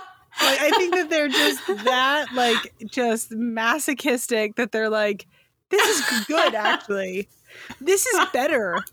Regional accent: California, United States; I'm from California where the air is dry. We do not have this problem.

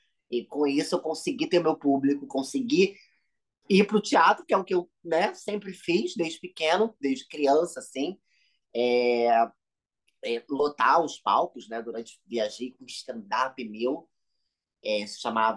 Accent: Rio de Janeiro, Brazil; eu sou natural do Rio, eu sou carioca, carioca da gema mesmo, criado e nascido na famosa Tijuca.

